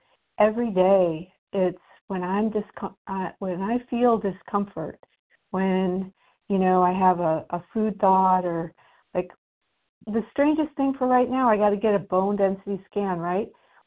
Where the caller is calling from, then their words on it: Indiana, United States; I'm calling from Indiana.